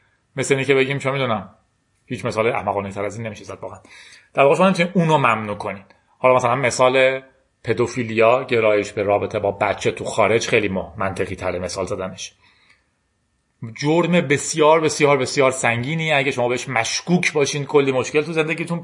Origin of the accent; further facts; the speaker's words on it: Iran; من میگم من یک ایرانی هستم،